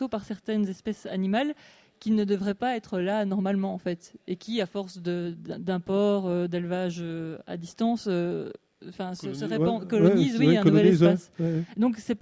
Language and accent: French; Brussels, Belgium; je suis de Bruxelles